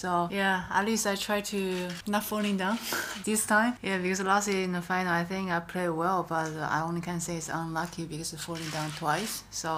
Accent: Wuhan, Hubei, China; So I know when so many people ask her, oh, where are you from? I said, Wuhan. They say, it's a small town. I said, yeah, not so many people. It's just like 10 million.

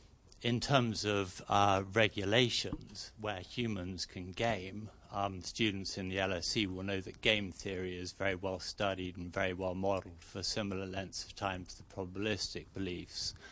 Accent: England, United Kingdom; I'm being English and understating.

